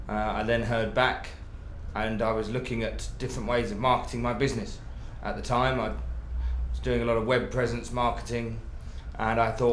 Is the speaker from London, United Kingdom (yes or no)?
yes; London, United Kingdom; My date of birth is 11th of the 7th, 1974, and I'm from London.